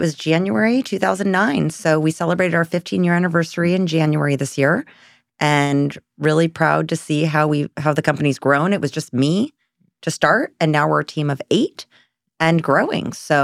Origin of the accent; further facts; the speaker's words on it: California, United States; now in San Diego, United States; Yeah, I grew up in Orange County and moved down here to get my undergrad at San Diego State.